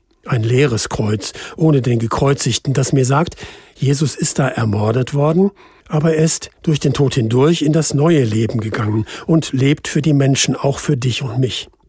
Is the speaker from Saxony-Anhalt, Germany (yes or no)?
no; North Rhine-Westphalia, Germany; In meiner Heimatgemeinde im Ruhrgebiet